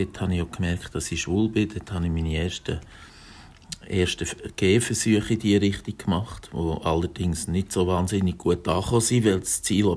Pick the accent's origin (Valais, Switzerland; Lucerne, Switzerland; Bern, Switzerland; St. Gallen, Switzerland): Bern, Switzerland; Ostermundigen; Also ich bin in Bern geboren, 1961. Und nachher in Ostermundigen aufgewachsen.